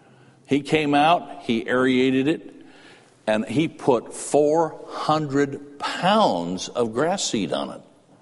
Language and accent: English; Illinois, United States; I'm from Illinois.